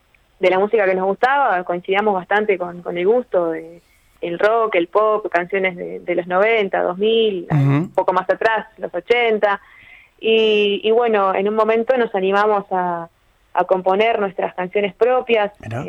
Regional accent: Montevideo, Uruguay; born there; now in Tacuarembó, Uruguay; Que soy nacida en Montevideo, ya hace unos casi 5 años que vivo en estas tierras.

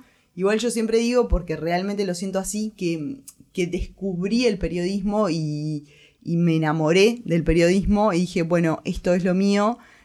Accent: Montevideo, Uruguay; De La Unión. Yo nací en La Unión y estuve ahí hasta que me independicé.

